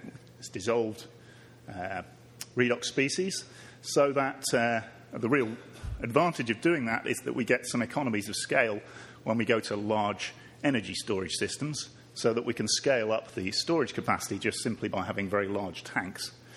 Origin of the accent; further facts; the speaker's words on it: Manchester, North West England, United Kingdom; I'm from Manchester in the UK. That's the real Manchester, obviously.